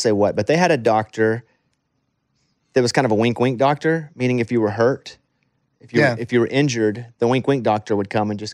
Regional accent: Arkansas, United States; because I'm from Arkansas. We used to do that, too.

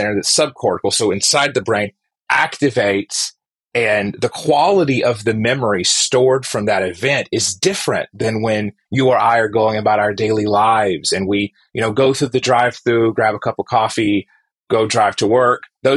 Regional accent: the South, United States; Growing up in the South, here in America and US, you get to watch all kinds of dynamics.

